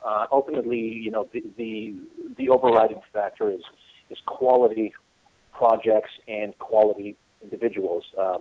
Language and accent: English; Montreal, Quebec, Canada; because I'm from Montreal, so I lived there and I lived in French. I didn't live in French, but I lived in very French. You know, Montreal's a French-speaking town